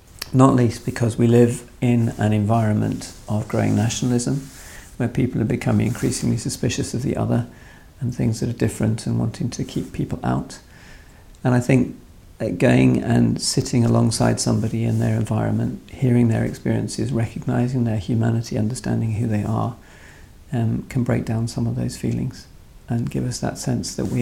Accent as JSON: {"language": "English", "country": "Uganda", "tie": "born or raised there", "also_born_or_lived": "Zimbabwe", "lives_now": "United Kingdom", "said": "I grew up in Uganda. I visited Uganda many times. I've lived in Zimbabwe."}